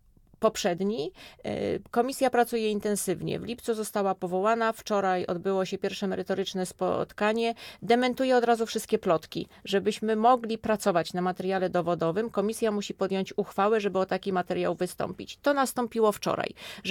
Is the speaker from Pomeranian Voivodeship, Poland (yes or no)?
no; Łódź, Łódź Voivodeship, Poland; Jestem łodzianką, tu się urodziłam, tu żyję, tu mieszkam, tu pracuję